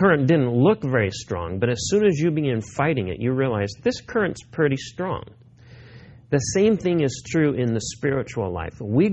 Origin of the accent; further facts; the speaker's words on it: Missouri, United States; I grew up in Missouri, and in Missouri there are some very beautiful rivers, and so canoeing is a popular sport back there.